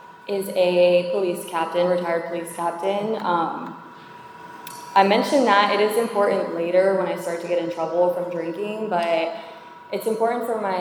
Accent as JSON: {"language": "English", "town": "West Palm Beach", "region": "Florida", "country": "United States", "tie": "born or raised there", "said": "So I grew up in West Palm Beach. I lived there for a majority of my life."}